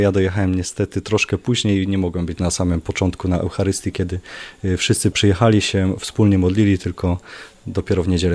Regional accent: Kalisz, Greater Poland Voivodeship, Poland; Ja z Kalisza.

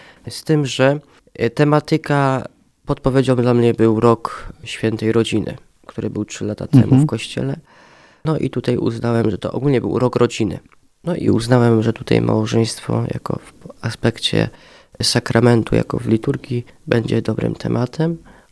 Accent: Janków Przygodzki, Greater Poland Voivodeship, Poland; tak naprawdę pochodzę tam z parafii świętego Józefa w Jankowie Przygodzkim, tam przyjąłem wszystkie sakramenty, te podstawowe wtajemniczenia chrześcijańskiego.

